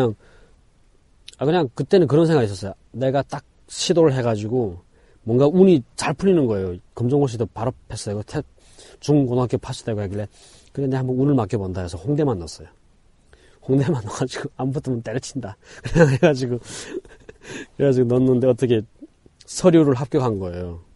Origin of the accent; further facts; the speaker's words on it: North Korea; moved away; 북한에서 왔냐고 해가지고 예 하니까